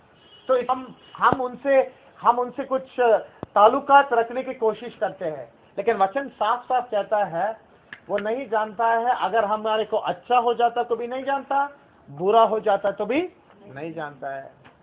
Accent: Goa, India; मेरा गांव है गोवा

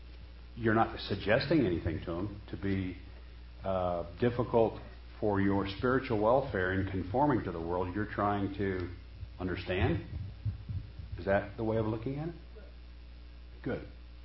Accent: Gary, Indiana, United States; also born or lived in Columbus, United States; I was born and raised in Gary, Indiana. I went to a 99.9% black school. I was one of four whites. I came to Columbus, Indiana. I finished my high school in a totally white town.

